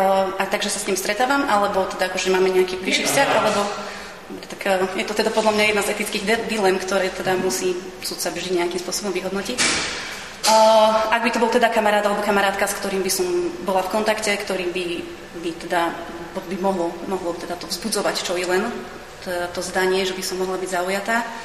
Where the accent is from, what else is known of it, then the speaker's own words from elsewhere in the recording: Banská Bystrica, Banská Bystrica Region, Slovakia; also born or lived in Krupina; narodila som sa v Krupine, ale už teda od útleho detstva žijem v Banskej Bystrici.